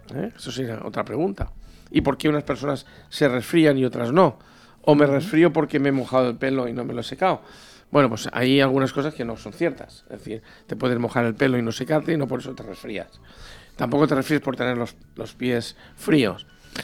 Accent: Valencian Community, Spain; Según eso, pues somos unos bárbaros los valencianos

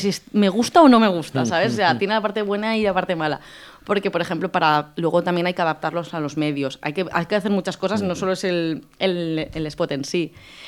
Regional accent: El Puig, Valencian Community, Spain; yo soy del Puig, que es del Horta Nord, pero ahí no es un plato típico.

